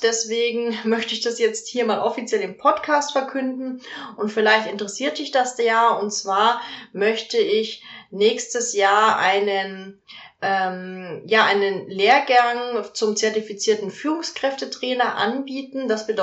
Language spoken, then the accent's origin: German; Neuburg an der Donau, Bavaria, Germany; es gibt vier Präsenztage in Neuburg an der Donau, in meiner Heimatstadt